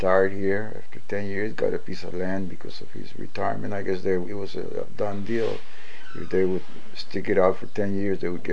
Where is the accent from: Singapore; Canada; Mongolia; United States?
United States; San Elizario, Texas; And I was born here in San Elizario in April the 5th of 1936.